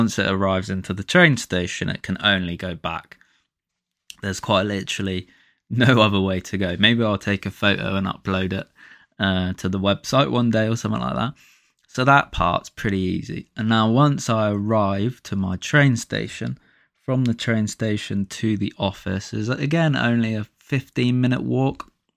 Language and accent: English; Reading, South East England, United Kingdom; So, I'm from Reading, so around there